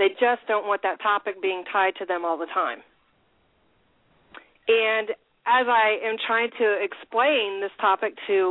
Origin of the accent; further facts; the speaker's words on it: Georgia, United States; because I grew up in Georgia